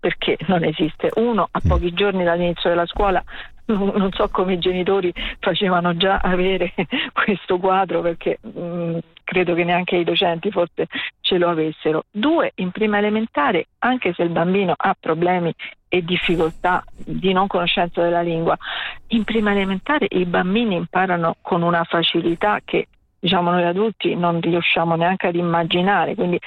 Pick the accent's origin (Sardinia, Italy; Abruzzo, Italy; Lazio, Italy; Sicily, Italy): Lazio, Italy; Rome; perché io appunto sono di Roma